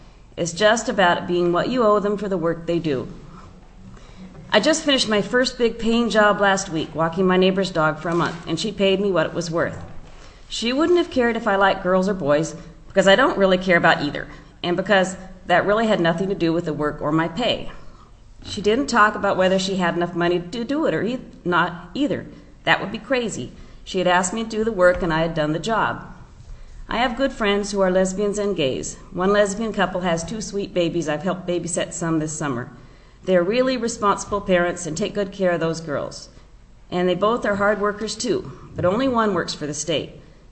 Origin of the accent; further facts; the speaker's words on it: Juneau, Alaska, United States; I was raised here in Juneau, been here since 59.